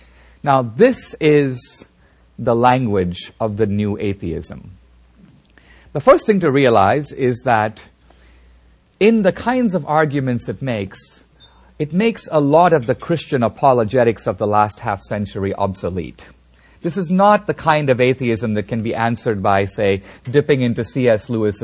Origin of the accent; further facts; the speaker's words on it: India; I come from India, and I'm actually part of a small Christian minority in India.